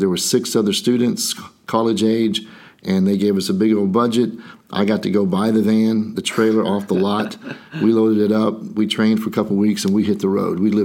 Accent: Oklahoma, United States; And I remember she's from Florida, so I'm from Oklahoma.

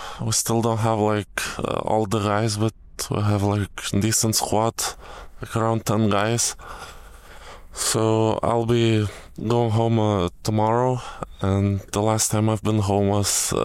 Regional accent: Lithuania; Firstly, I just want to go to my hometown and just do the regular stuff I used to do. But the first activity, I don't know, maybe go to the beach, relax, just enjoy the good weather back in Lithuania.

